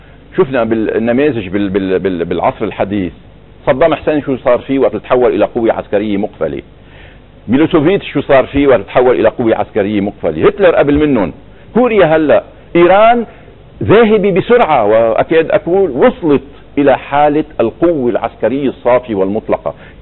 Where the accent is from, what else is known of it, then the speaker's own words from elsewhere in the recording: Lebanon; انا كانسان بالاول، كلبناني ثانيا عندي قضيه وعندي مصير وطن ومصير شعب